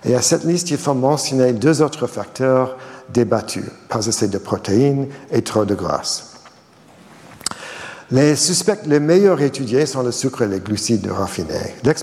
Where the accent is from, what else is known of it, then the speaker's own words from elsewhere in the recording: Boston, Massachusetts, United States; Voici une étude de ma ville natale, Boston, qui montre cet effet sur 160 policiers en surpoids et ou obèses.